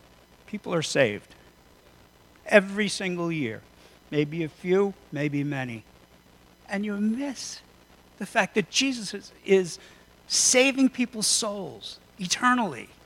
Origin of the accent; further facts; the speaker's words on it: United States; I love being American. I like it. It's good.